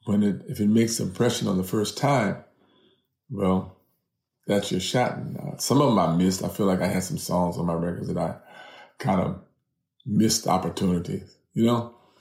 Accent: California, United States

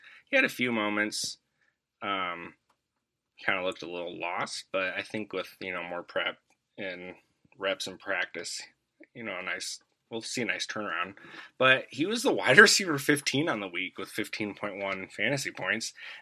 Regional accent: Midwest, United States; Now, I'm a Midwesterner myself

